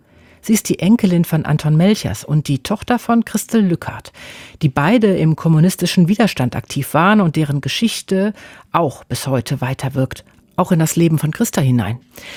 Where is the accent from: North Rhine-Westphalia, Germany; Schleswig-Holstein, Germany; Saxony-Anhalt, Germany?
North Rhine-Westphalia, Germany; Düsseldorf; weil das ja einfach auch meine Geburtsstadt ist und ich bin da aufgewachsen.